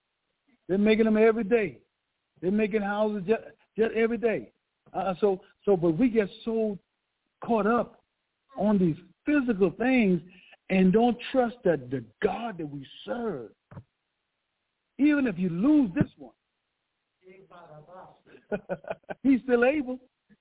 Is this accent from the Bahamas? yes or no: yes; Bahamas; You know, like when I grew up in the Bahamas, we can smell when it's about to rain.